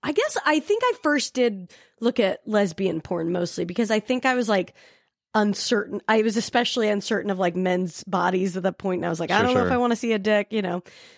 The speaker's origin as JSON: {"language": "English", "town": "Salt Lake City", "region": "Utah", "country": "United States", "tie": "born or raised there", "said": "So I grew up in Salt Lake City. I wasn't Mormon, but, you know, obviously a very religious place to grow up in, very conservative."}